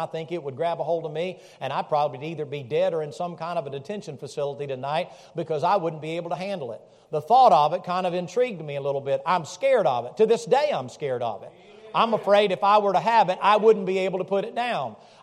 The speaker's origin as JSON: {"language": "English", "region": "Tennessee", "country": "United States", "said": "I mean, I'm from Tennessee, that's true, and I like that kind of a bluegrassy sort of feel, that's true."}